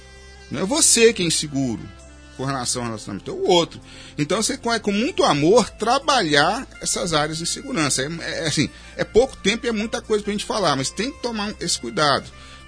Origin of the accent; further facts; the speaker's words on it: Minas Gerais, Brazil; Eu sou mineiro, eu não sou muito, muito disso.